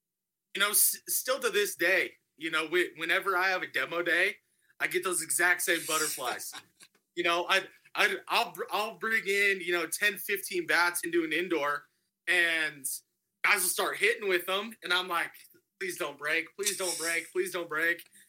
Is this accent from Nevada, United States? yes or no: no; Colorado Springs, Colorado, United States; Like I said, I was born and raised here in the Springs.